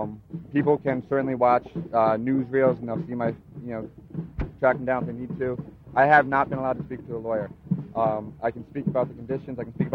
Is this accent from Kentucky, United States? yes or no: no; Philadelphia, Pennsylvania, United States; Philadelphia, beautiful downtown Philadelphia.